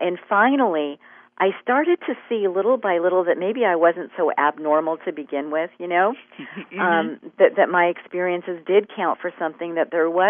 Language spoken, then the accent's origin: English; United States; My parents were born and raised in India, and I was actually born and raised here in the States.